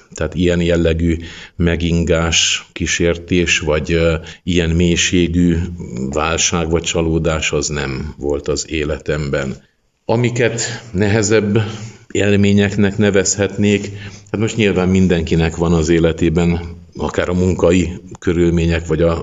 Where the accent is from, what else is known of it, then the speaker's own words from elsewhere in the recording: Baia Mare, Maramureș, Romania; én egy olyan egyházközségben nőttem fel, ahol szomjazták mondjuk úgy a programokat, hát nyilván persze az istenes programokat, de akár kulturális programokat is Nagybányán, a Krisztus Király templomban